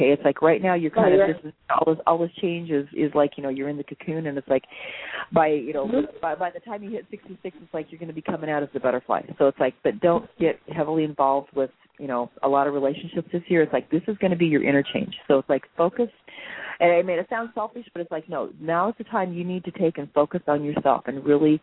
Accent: Hawaii, United States; born there; Like I said, I was born in Hawaii.

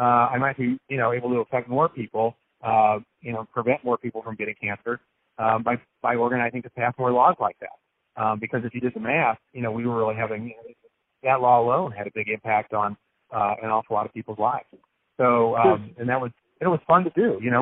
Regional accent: St. Louis, Missouri, United States; I had, you know, canvassed and gone door to door where I grew up in St. Louis

